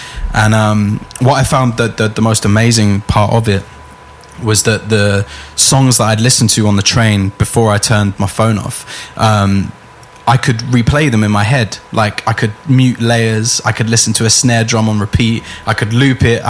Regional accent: Finsbury Park, London, United Kingdom; Like, I grew up in Finsbury Park. I'm used to noise all times.

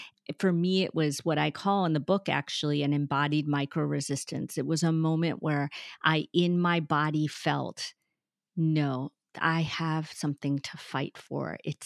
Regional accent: United States; I'm Sikh American, so we wore turbans. The boys in my family wear turbans. I have long hair, and we were ostracized and harassed and teased our whole life, and even death threats, everything.

